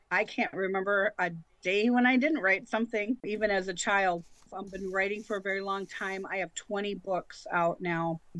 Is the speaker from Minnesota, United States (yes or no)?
yes; Minnesota, United States; born or raised there